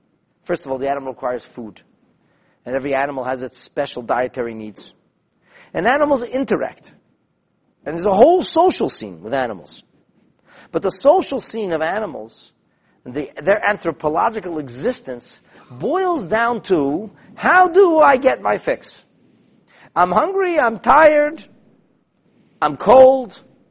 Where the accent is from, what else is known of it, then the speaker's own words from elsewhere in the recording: United States; I'm American, originally. So I learned this as a kid.